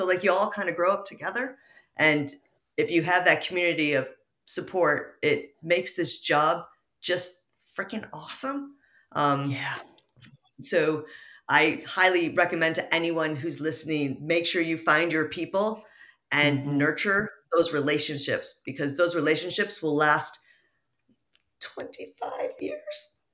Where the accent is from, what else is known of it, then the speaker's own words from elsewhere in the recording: Midwest, United States; accent: Midwest; now in London, United Kingdom; I am so obviously American, but I live in London. I've been here 16 years, and unlike … my Midwest accent has stayed, but also my Midwest attitude.